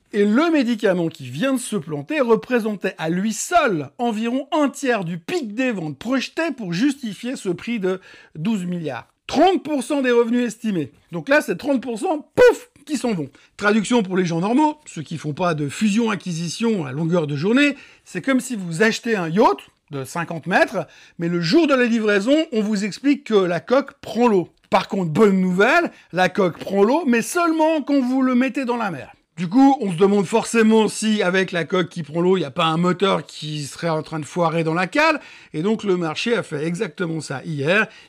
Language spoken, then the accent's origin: French; Switzerland; on rentre à la maison, maison chez nous en Suisse